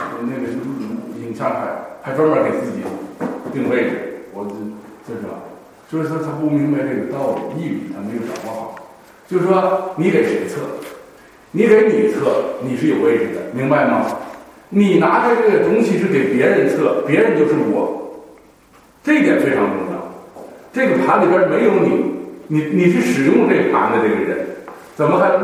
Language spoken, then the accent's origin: Chinese; China; 我们中国人是什么呢？